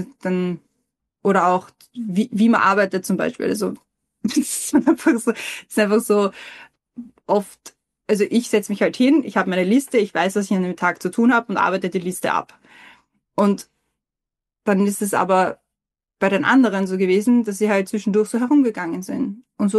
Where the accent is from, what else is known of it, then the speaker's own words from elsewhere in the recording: Vienna, Austria; Ich bin halt in Simmering aufgewachsen. Ich bin nicht in Simmering geboren oder halt, aber mit 5 Jahren nach Simmering gezogen. Und das ist halt eine sehr eigene Kultur auch, in der man da groß wird.